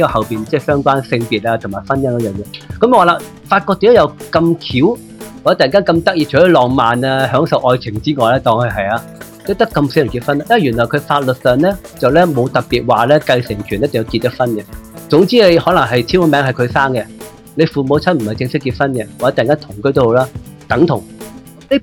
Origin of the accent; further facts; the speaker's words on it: China; 我哋中國人咪叫國家嘅